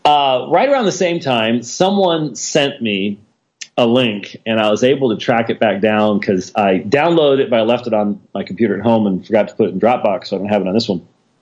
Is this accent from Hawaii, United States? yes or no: no; Minneapolis, Minnesota, United States; born there